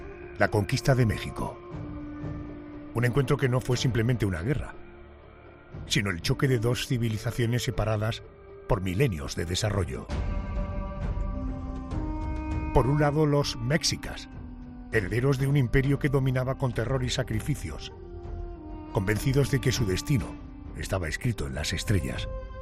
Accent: Spain; ¿somos los españoles conscientes de la importancia del hecho que vamos a narrar hoy?

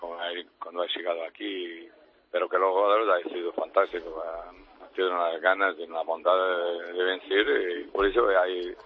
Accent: Portugal; Spanish is a second language; para mí es un orgullo como portugués y como entrenador

